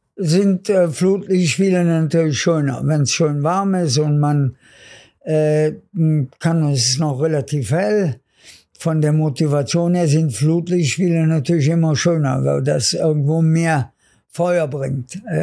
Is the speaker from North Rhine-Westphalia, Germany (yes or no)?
yes; Cologne, North Rhine-Westphalia, Germany; Also Müngersdorf ist meine Heimat und Wembley ist ein Riesenerlebnis.